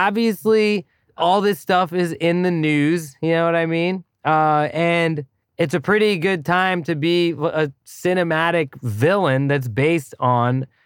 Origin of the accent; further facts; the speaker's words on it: Thailand; like even like as a kid growing up in Thailand